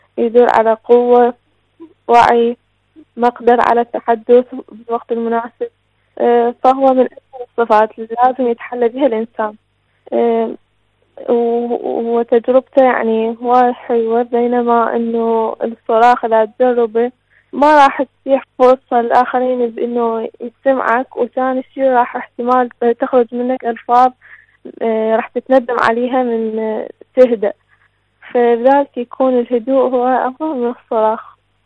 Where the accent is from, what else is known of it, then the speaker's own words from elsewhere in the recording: Iraq; من العراق.